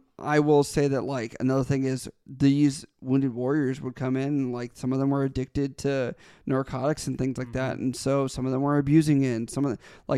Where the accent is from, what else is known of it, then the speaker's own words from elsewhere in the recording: Maryland, United States; I'm from Maryland. I didn't want to go to Virginia. I didn't want to go to North Carolina.